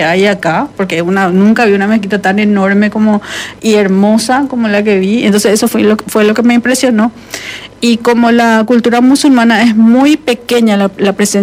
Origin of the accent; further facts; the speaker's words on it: Paraguay; que queda a 324 kilómetros al este de la ciudad de Asunción, que es la capital de donde yo soy.